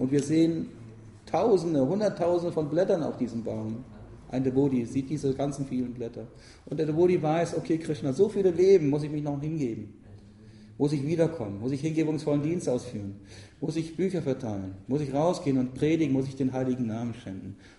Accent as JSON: {"language": "German", "region": "Northern Germany", "country": "Germany", "said": "Ich komme aus Norddeutschland, Krabben und Schollen und Fische."}